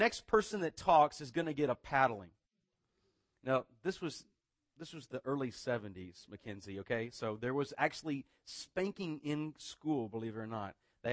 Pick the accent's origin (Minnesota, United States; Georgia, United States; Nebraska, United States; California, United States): Georgia, United States; Snellville; also born or lived in Atlanta; I was born in Atlanta. But I grew up out in the suburbs in a place called Snellville